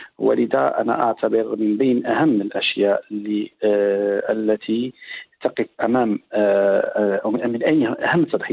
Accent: Tetouan, Tanger-Tetouan-Al Hoceima, Morocco; وأنا ابن مدينة تطوان، كنت أذهب مشيا حوالي كيلومترين يعني من الطريق من المنزل إلى المدرسة

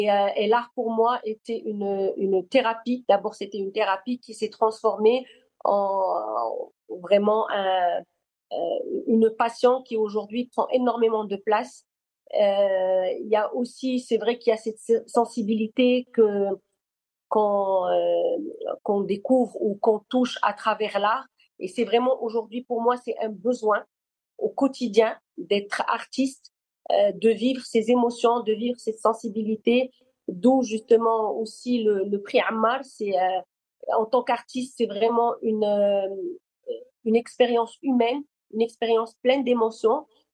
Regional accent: Rabat, Rabat-Salé-Kénitra, Morocco; born there; Voilà, ça sera sur Rabat. C'est ma ville natale.

